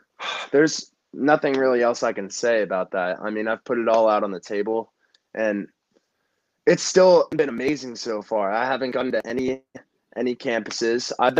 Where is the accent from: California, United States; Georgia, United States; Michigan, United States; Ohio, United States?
Ohio, United States; Powell; also born or lived in Tampa; So I'm 16, Powell, Ohio. I was born in Tampa. I moved to here when I was 1.5.